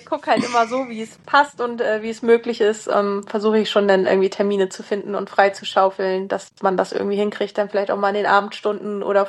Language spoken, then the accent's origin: German; Schleswig-Holstein, Germany; Also ich komme aus der Nähe von Norderstedt und so in dem Umkreis um Norderstedt rum bewege ich mich und genau. Also ja, Hamburger Raum, Schleswig-Holstein